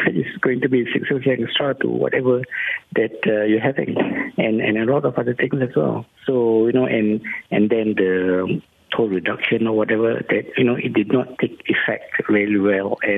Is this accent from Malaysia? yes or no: yes; Penang, Malaysia; I just arrived in Penang, my hometown of Penang.